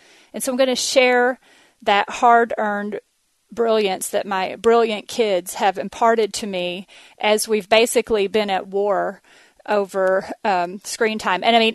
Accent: Texas, United States; accent: Texas; So just try to listen to my Texas accent and pretend like it's really a British accent

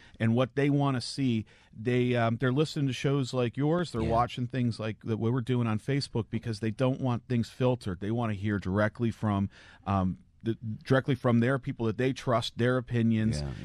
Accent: Cleveland, Ohio, United States; Well, I come from Cleveland, Ohio, and my hometown has really had some hard times. And growing up, I saw some hard stuff.

